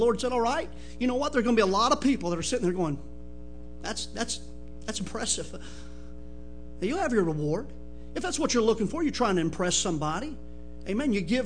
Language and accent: English; the South, United States; but I'm a Southerner, amen, you know I am.